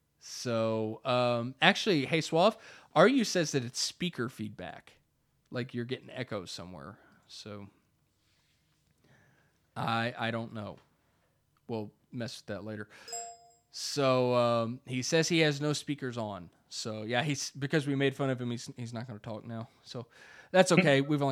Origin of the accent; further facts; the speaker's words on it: United States; I'm American. I don't know how to say funny words.